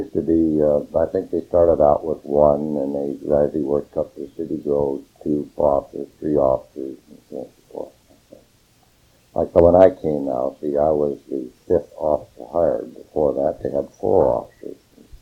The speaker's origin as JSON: {"language": "English", "town": "Mist", "region": "Oregon", "country": "United States", "tie": "born there", "said": "But I was born just 60 miles from here. I was born in Mist, Oregon."}